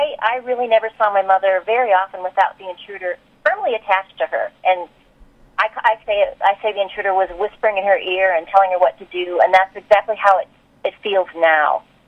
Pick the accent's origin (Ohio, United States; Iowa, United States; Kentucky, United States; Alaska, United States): Iowa, United States; I'm from the eastern side of Iowa, so I've been traveling around to your neck of the woods